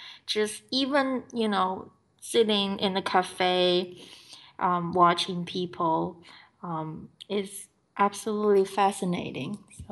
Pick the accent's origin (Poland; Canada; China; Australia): China; English is a second language; moved away as an adult; also born or lived in New York / Rome / Chicago; now in Providence, United States; I grew up in China and moved to the United States, to New York, in 2005 to study at Columbia University. That was my first city outside China.